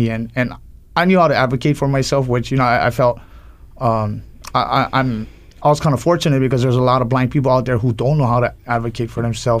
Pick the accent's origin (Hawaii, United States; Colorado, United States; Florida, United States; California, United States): Hawaii, United States; Well, I grew up on the Big Island. I'm the second child of six.